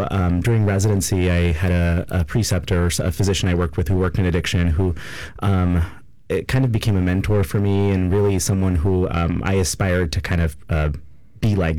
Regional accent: Texas, United States; moved away as an adult; also born or lived in Colorado; Yeah, so I'm originally from Texas, and then I did my training in Colorado.

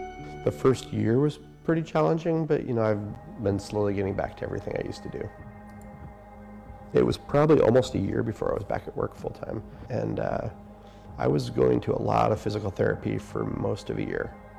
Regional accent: Palmer, Alaska, United States; I grew up here in Palmer, Alaska.

